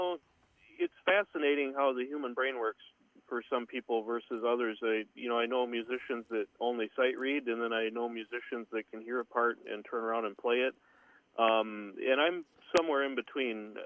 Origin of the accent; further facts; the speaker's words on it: Mankato, Minnesota, United States; Born and raised in Mankato, Minnesota, which is, well, for the old-time folks on the program today, it's about 30 miles west of New Ulm.